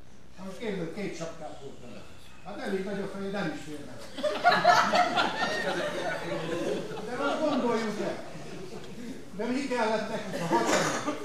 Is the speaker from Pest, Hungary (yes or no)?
no; Szeged, Csongrád-Csanád, Hungary; Még azért azt elmondom, hogy én szegedi vagyok. Ez fontos, mert Szeged a Szeged.